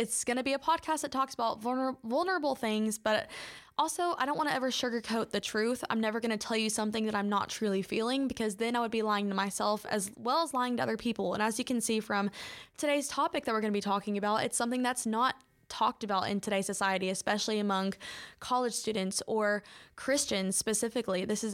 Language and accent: English; Kentucky, United States; I'm from Kentucky, so horse racing is something that's super prominent here.